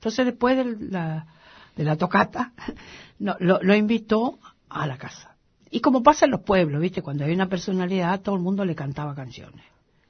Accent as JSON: {"language": "Spanish", "region": "Corrientes", "country": "Argentina", "said": "Porque soy correntina."}